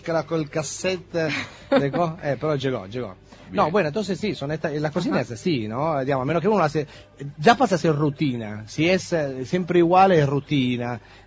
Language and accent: Spanish; Apulia, Italy; Spanish is a second language; obviamente de mi tierra, la Puglia.